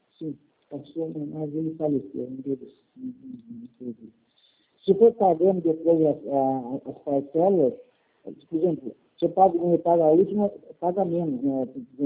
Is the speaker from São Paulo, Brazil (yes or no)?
yes; Marília, São Paulo, Brazil; now in Paraná, Brazil; Eu não tenho sotaque paulistano. Só tenho um pouquinho só. Eu não tenho sotaque paulistano. Sou paulista do interior, sou de Marília.